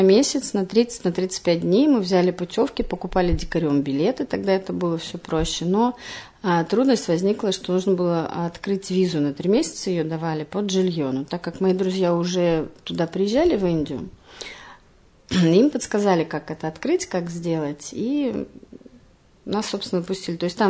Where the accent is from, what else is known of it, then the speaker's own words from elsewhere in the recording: Saint Petersburg, Russia; born there; moved away as an adult; now in Yekaterinburg, Russia; Я родилась в Санкт-Петербурге, собственно, всю жизнь не прожила, и 6 лет назад приехала в Екатеринбург. Переехала.